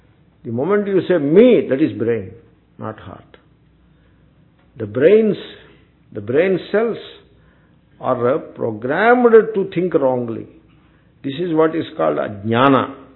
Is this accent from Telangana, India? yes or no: yes; Telangana, India; I am an Indian Swami from South India, Andhra Pradesh, a Telangana Swami, that too. Not Samaikya Andhra Swami. Telangana. I am a Telangana Swami.